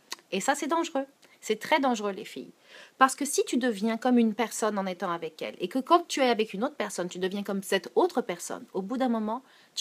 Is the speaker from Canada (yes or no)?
no; France; Donc, quand j'étais jeune, je vivais en France.